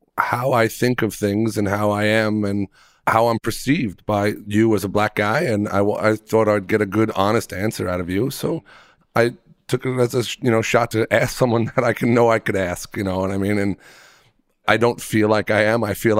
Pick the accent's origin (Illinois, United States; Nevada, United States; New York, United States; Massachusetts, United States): New York, United States; I grew up on Long Island.